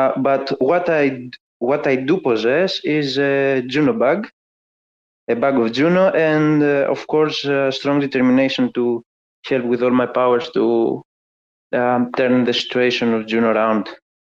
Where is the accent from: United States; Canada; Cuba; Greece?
Greece; English is a second language; I'm from Greece